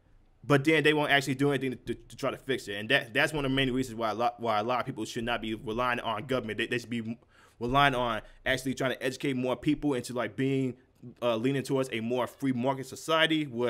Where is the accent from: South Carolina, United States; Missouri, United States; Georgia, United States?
Missouri, United States; St. Louis; Like my hometown of St. Louis, Missouri. That place is a complete hellhole because of the state.